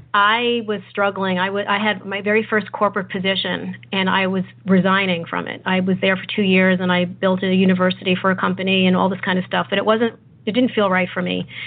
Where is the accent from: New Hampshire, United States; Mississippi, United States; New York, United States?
New York, United States; also born or lived in New Jersey; now in Dallas, United States; So my backstory is I was born in New Jersey, moved to New York, and grew up in New York. And so it's a different world than where I live now in Dallas, Texas.